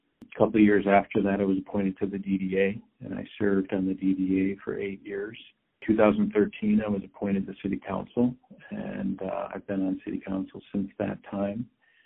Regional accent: Novi, Michigan, United States; also born or lived in Rochester, New York; now in Farmington, United States; I grew up in Novi, Michigan, actually, Rochester, New York, and Novi.

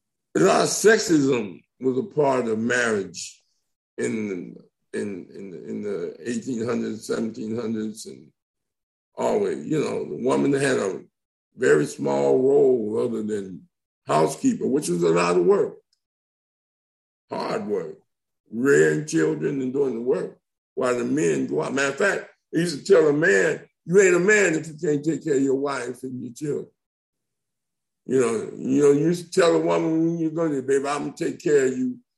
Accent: Watts, California, United States; I grew up in Watts Compton. That was my world.

